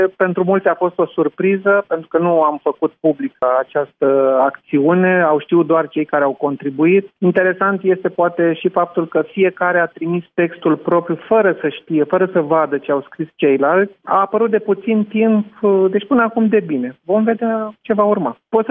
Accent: Romania; now in Belgium; să ne cunoască pe noi ca români din Belgia

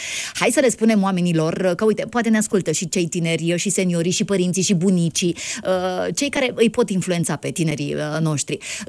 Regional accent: Ploiești, Prahova, Romania; că eu sunt ploieșteancă

